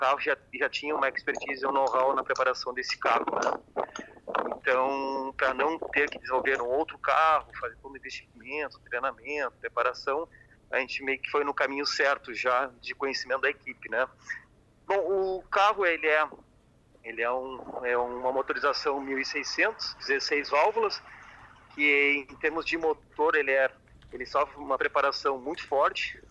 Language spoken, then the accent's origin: Portuguese; Rio Grande do Sul, Brazil; now in Criciúma, Brazil; sou gaúcho natural, mas radicado em Criciúma já há quase 20 anos, né?